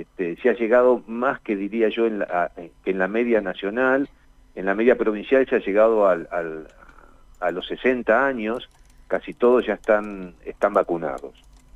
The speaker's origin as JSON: {"language": "Spanish", "country": "Argentina", "said": "orgulloso como argentino"}